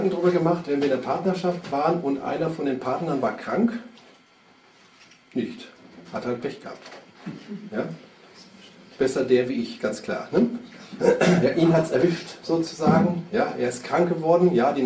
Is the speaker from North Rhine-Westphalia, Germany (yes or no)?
no; Hösbach, Bavaria, Germany; Ich komme aus Hösbach und bin Gesundheitsberater der neuen Medizin.